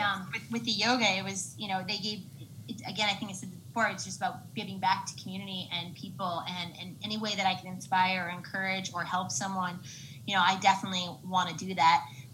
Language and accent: English; New Jersey, United States; also born or lived in Boston; now in Central Jersey, United States; we ended up moving from Boston to New Jersey. I grew up in Northern Jersey, but my dad and lived here in Central Jersey.